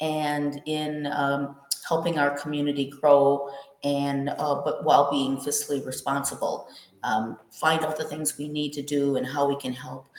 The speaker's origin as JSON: {"language": "English", "town": "Waukesha", "region": "Wisconsin", "country": "United States", "tie": "born or raised there", "said": "growing up in Waukesha, I know many of the families, both the Hispanic families and just every other nationality. We still had pockets of neighborhoods"}